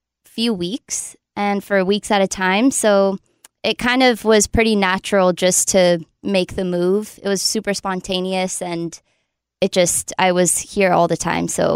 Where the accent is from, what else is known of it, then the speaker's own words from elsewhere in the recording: California, United States; also born or lived in Los Angeles; I was in LA for about 6 years, 7 years. And I was there. I'm from the Bay, and then I moved to LA for 6, 7 years, and I was doing the whole music thing.